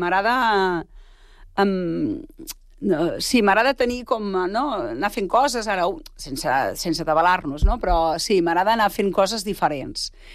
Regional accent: Berga, Catalonia, Spain; now in Sant Cugat del Vallès, Spain; nosaltres som de Berga. Llavors, què passava? Que sempre pujàvem a Berga.

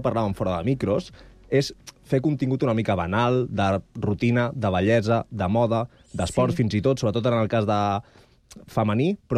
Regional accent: Terrassa, Catalonia, Spain; jo com a terrassenc també, a veure si m'apropo algun dia

